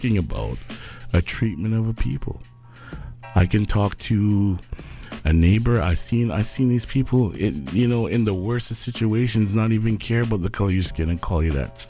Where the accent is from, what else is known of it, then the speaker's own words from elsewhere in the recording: Canada; I'm Canadian, and there's a lot of us Canadians